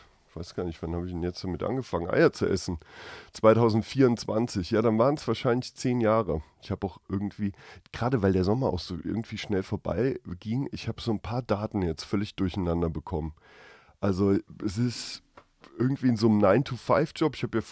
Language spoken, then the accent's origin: German; Rhineland-Palatinate, Germany; Da bin ich froh, dass ich in Rheinland-Pfalz aufgewachsen bin.